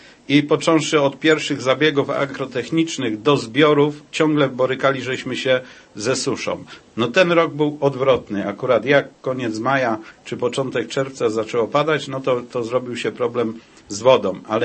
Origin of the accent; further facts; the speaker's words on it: Greater Poland Voivodeship, Poland; No tragedia jest, jestem tam z okolic Pudliszek, z pomidorami.